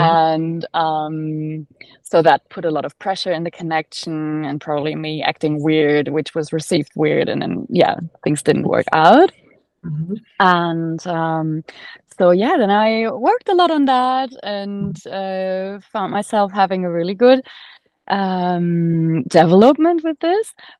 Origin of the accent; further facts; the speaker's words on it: Germany; now in Australia; so I'm originally from Germany, but I've been living for 5 years in Australia. I want to make that my home